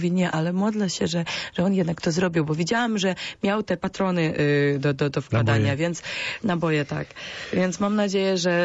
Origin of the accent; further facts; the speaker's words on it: Ukraine; Polish is a second language; moved away as an adult; now in Poland; ja jestem Ukrainką, więc mogę powiedzieć, że super, że są tutaj